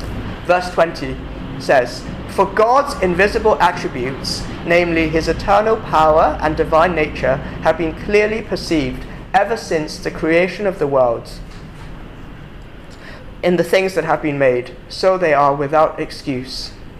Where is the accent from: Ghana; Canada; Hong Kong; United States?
Hong Kong; So I come from Hong Kong, and I know others of us here do as well